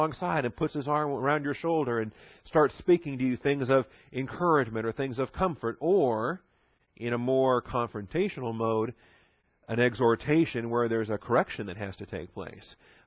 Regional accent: Texas, United States; accent: Texan; Again, I have my accent, Texan pronunciation, parakletos

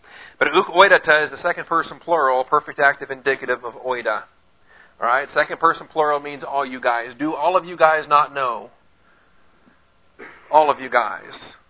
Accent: Seattle, Washington, United States; now in Texas, United States; Down here in Texas, we have a much easier time of teaching the second person plural. I grew up in Seattle and have a much harder time teaching the second person plural.

